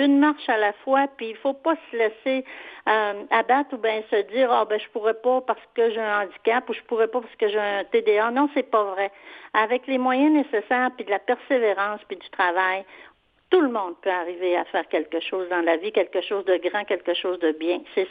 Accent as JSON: {"language": "French", "town": "Jonquière", "region": "Quebec", "country": "Canada", "tie": "born or raised there"}